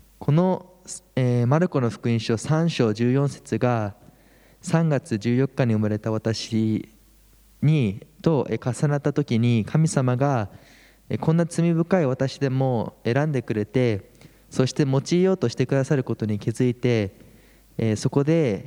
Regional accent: Canada; moved away; also born or lived in Japan; 私は日本で生まれましたが、1歳の時にカナダに引っ越したので、ほぼカナダ育ちです。牧師家庭で育ちましたが、小さい時からずっと教会に通っていましたが

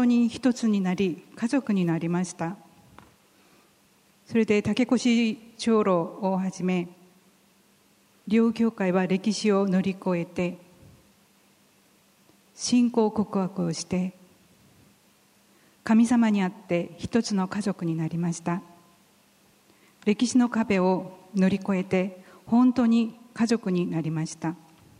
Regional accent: South Korea; Japanese is a second language; これが韓国の、私の実家の前のレストランの前なんですけれども、

